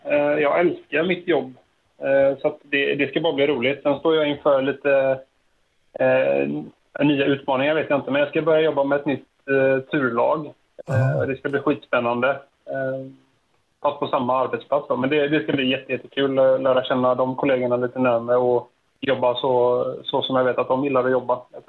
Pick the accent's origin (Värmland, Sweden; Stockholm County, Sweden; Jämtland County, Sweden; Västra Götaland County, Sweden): Västra Götaland County, Sweden; Landvetter; Jag är uppvuxen en bit öster om Göteborg. Det är ingen hemlighet. Landvetter.